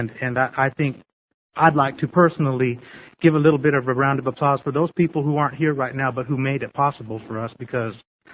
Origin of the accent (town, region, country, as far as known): Las Cruces, New Mexico, United States; born or raised there